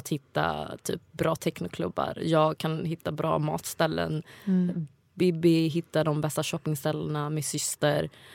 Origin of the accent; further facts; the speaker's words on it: Värmland, Sweden; Jag är från Värmland.